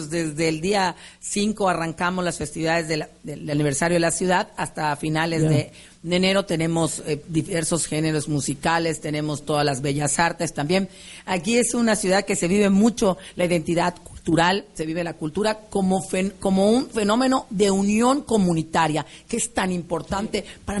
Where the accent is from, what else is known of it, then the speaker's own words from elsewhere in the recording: Mérida, Yucatán, Mexico; A mí me gusta mi tierra, estoy enamorada de mi ciudad, de mi estado. Soy una meridana sumamente orgullosa